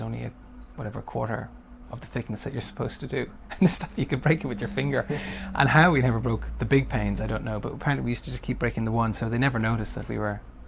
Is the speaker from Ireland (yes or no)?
yes; Dublin, Leinster, Ireland; I grew up in South Dublin. Fox Rock is what my parents used to always call it, because that was where Sam Beckett was born, and we were mortified with that, so we called it Dean's Grange.